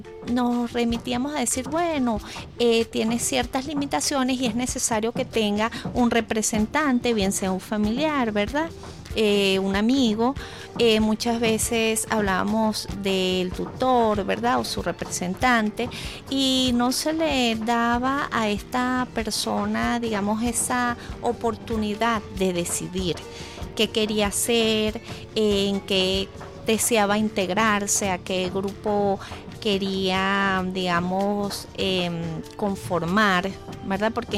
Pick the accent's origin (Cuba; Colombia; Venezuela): Venezuela; en mi país, del cual me siento muy orgullosa de ser venezolana